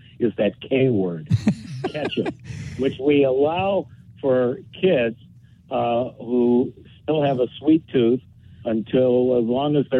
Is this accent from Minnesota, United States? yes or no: no; Cleveland, Ohio, United States; Well, I started with them in Cleveland, Ohio. I grew up in Cleveland, and you know, I think having they asked me to move here.